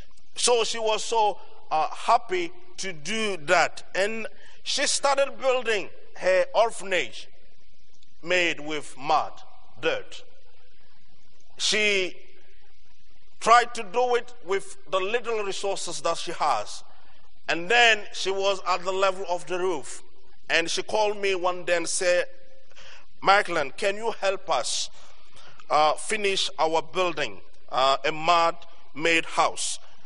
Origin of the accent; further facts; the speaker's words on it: Togo; I don't know about me, but I'm from Togo, the place to go.